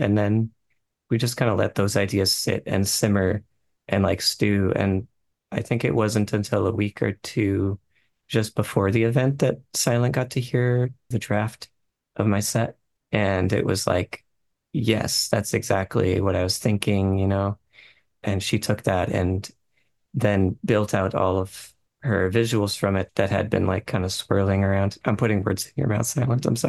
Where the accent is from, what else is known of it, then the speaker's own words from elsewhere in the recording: New England, United States; We're both from New England, actually. So we had a lot of similar experiences and driving around as kids in Connecticut